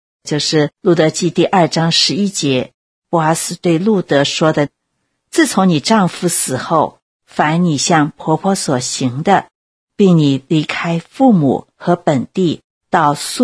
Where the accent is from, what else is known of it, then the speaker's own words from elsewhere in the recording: China; 这不是跟我们中国人城隍庙口的文化很接近吗？